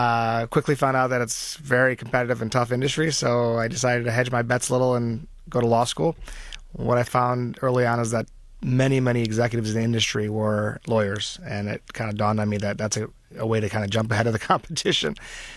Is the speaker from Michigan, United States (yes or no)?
yes; Southfield, Michigan, United States; Well, I grew up in Southfield originally and then West Bloomfield with a great family.